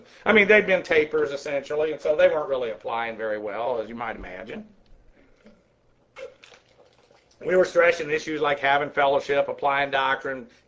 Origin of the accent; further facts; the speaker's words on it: Delaware, United States; also born or lived in Massachusetts; I'm from Delaware. I was born in Massachusetts.